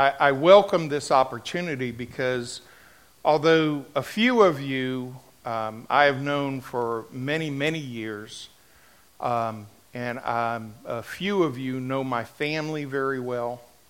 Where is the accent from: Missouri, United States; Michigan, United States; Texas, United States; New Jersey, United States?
New Jersey, United States; Paramus; born there; I was born in Paramus, New Jersey, to … Can any good thing come out of Paramus?